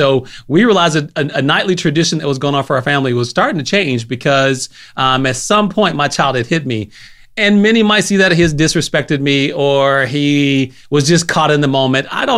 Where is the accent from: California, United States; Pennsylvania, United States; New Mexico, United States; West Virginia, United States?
New Mexico, United States; Hobbs; when we grew up in Hobbs. I don't know if Hobbs, New Mexico was just it